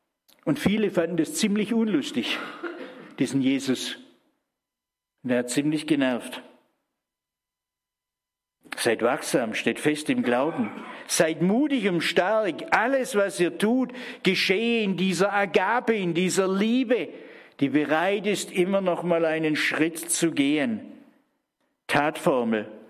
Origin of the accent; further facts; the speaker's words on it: Baden-Württemberg, Germany; ich komme ja aus Württemberg eigentlich.